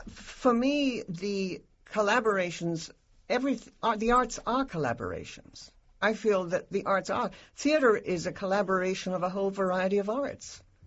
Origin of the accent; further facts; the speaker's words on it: England, United Kingdom; also born or lived in Frankfurt; now in Columbus, United States; I'm not from the central Ohio. I mean, I grew up in England. I worked in London. I worked in Frankfurt, Germany. I mean, I moved in lots of major cities.